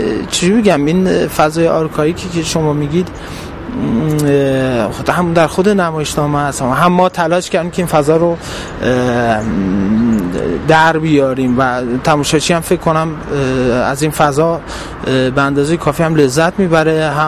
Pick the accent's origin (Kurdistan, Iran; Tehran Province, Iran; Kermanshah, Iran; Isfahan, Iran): Kermanshah, Iran; من بچه کرمانشاه هستم، جایی که درش جنگ بوده و بله لمس کردم این جنگ رو